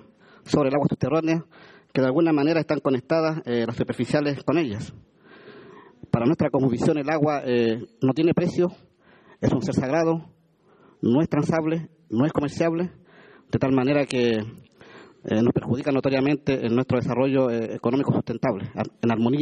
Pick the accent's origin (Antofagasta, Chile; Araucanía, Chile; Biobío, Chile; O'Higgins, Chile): Antofagasta, Chile; Una situación muy especial vive mi pueblo, dado que estamos insertos en el desierto más árido del mundo